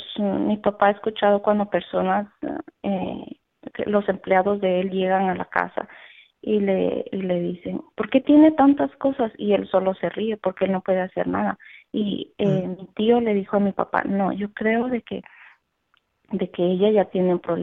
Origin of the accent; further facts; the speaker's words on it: Colombia; mi papá y yo nos venimos de Colombia a vivir aquí también